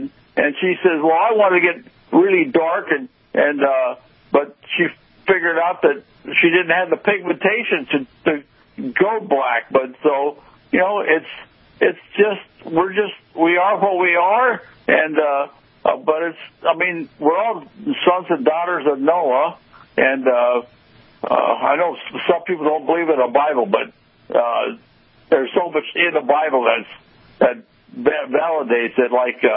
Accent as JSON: {"language": "English", "town": "Palm Desert", "region": "California", "country": "United States", "said": "I'm from Palm Desert, and I love it out here."}